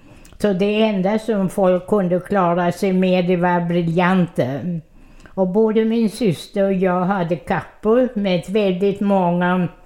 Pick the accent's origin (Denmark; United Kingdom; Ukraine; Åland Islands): Ukraine; Odessa, Odessa Oblast; also born or lived in Russia; now in Sweden; Vi bodde i Odessa, det ligger i Ukraina. Min morfar hade ett hus mitt i stan och det hade plats för alla hans barn.